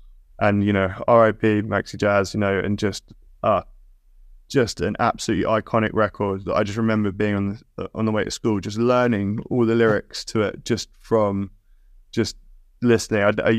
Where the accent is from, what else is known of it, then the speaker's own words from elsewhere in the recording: Brighton, South East England, United Kingdom; So I say I'm from Brighton